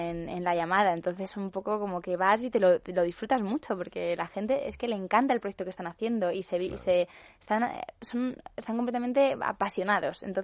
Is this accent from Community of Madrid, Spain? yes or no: yes; Leganés, Community of Madrid, Spain; Yo soy de Leganés.